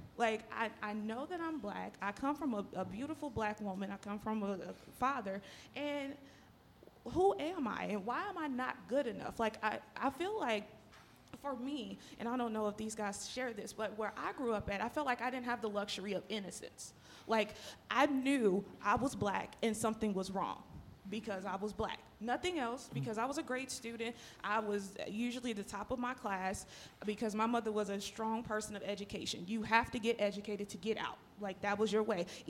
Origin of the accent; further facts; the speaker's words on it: Missouri, United States; So as I shared, I grew up in the Missouri Blue Hill.